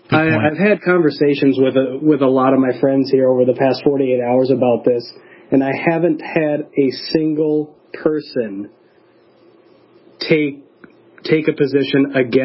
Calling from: Minneapolis, Minnesota, United States; because there's not a lot of us here in Minneapolis

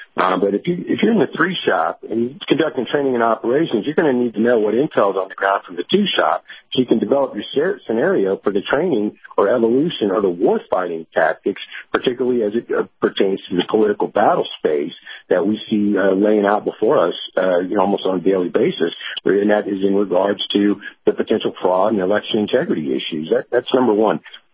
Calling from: New York, United States; Hey, good morning, gentlemen.

